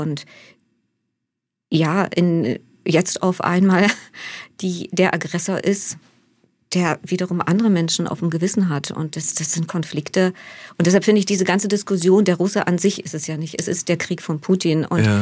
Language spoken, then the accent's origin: German; Germany; ich stamme ja aus der DDR